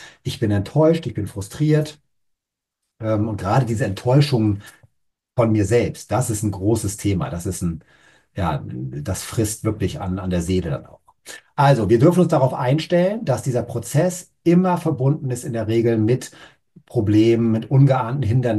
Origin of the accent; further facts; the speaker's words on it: Hamburg, Germany; wir kommen beide aus Hamburg hier. Wir Hamburger haben gar keine Chance, irgendwas zu verändern, weil es regnet wirklich immer hier in Hamburg.